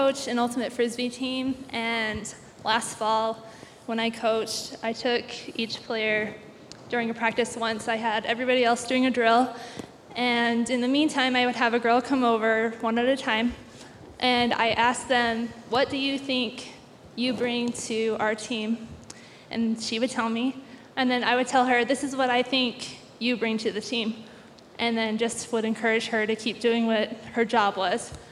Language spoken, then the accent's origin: English; Arco, Idaho, United States; I'm from Arco, Idaho.